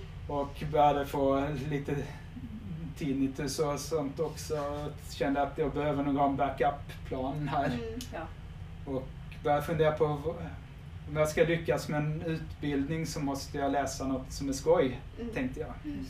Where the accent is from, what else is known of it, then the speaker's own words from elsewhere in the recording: Lund, Skåne, Sweden; born there; Ja, jag är faktiskt född i Lund.